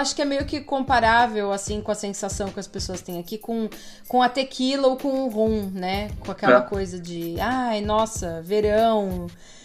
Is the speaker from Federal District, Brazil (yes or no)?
no; São Paulo, Brazil; Eu sou do interior de São Paulo, né? Dá pra perceber, porque às vezes eu falo umas portas, assim, umas palavras assim.